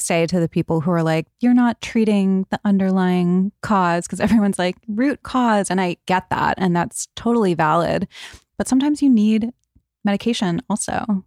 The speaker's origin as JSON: {"language": "English", "region": "East Coast", "country": "United States", "tie": "born or raised there", "said": "but I grew up on the East Coast. In the early 2000s, like, it was cool to be as tan as humanly possible."}